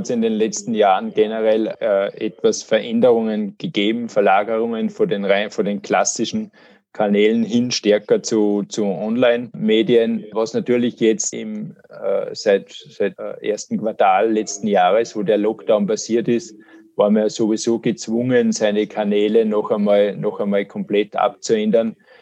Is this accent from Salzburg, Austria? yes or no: yes; Salzburg, Austria; was uns natürlich als Salzburger Unternehmer auch sehr, sehr freut